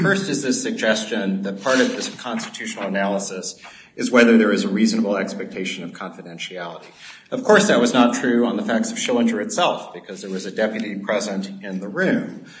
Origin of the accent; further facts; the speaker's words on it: Kansas, United States; It was a stain on my home state of Kansas